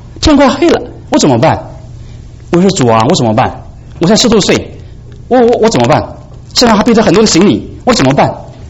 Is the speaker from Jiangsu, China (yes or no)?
no; Anhui, China; 我是安徽人呢、啊，你听我口腔就听得口音听得出来。